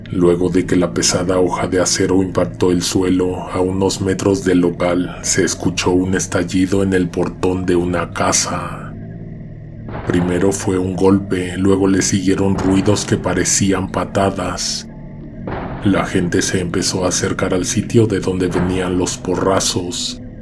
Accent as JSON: {"language": "Spanish", "town": "Iztacalco", "region": "Mexico City", "country": "Mexico", "tie": "born or raised there", "said": "Nací y crecí en la Ramos Millán, en Iztacalco. Las calles de mi colonia son andadores, es decir que por ellas no pueden transitar los coches, porque además de todo, son muy estrechas. En 2001 tenía 16 años."}